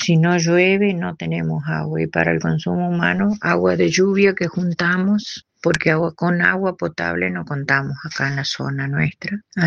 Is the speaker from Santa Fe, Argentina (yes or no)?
yes; Santa Fe, Argentina; del Distrito 12, el Departamento 9 de Julio. Estamos en Gregoria Pérez de Denis, que es muy al norte, casi límite Chaco y Santiago.